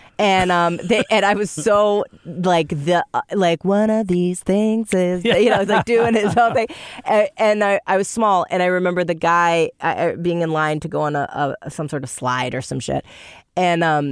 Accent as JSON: {"language": "English", "region": "New York", "country": "United States", "said": "I was from New York, so I was new."}